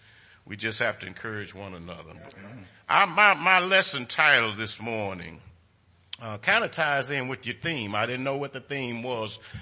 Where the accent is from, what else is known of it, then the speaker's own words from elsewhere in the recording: Houston, Texas, United States; I had never been to Acres Home when I was little. I grew up in Cashmere Garden on that side.